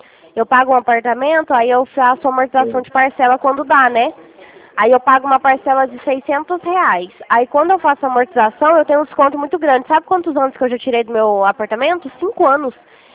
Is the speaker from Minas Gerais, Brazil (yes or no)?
yes; Minas Gerais, Brazil; now in Rio Claro, Brazil; Eu sou de Rio Claro. Na verdade, eu sou mineira. Aí eu moro aqui em Rio Claro e moro em Rio Claro e trabalho aqui do lado do Banco Santander, na Avenida 3.